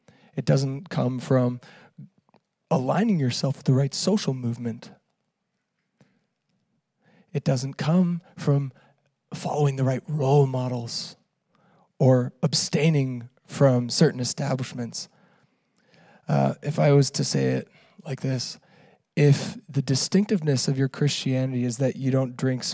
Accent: Canada; accent: Canadian; now in United States; Being in the Midwest, my Canadian accent has faded, and by association, I have now started to get a more subtle Midwestern accent.

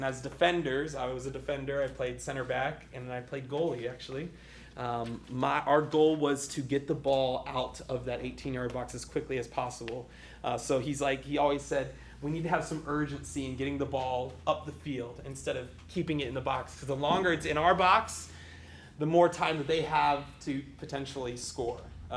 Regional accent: Florida, United States; also born or lived in Ohio; I grew up in Florida. I was born in Ohio. I grew up in Florida. Lived my entire life, most of my life in Florida. Moved here to the Midwest

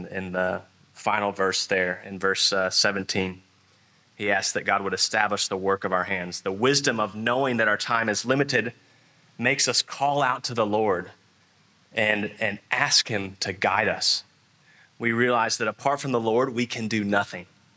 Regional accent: United States; Many of my friends that are in my stage of life back in my home country in the U.S. are on maybe their third or fourth home

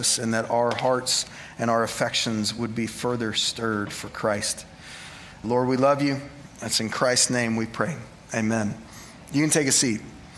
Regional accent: Oklahoma, United States; I'm from Oklahoma. English is hard, okay?

